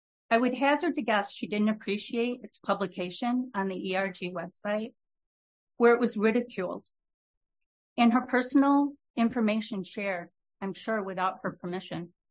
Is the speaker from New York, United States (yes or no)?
no; Boyne City, Michigan, United States; I'm from Charlevoix County, Boyne City.